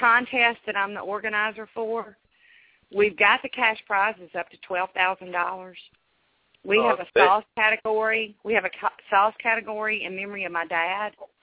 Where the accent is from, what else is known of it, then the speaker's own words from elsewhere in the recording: Natchez, Mississippi, United States; I was actually born and raised in Natchez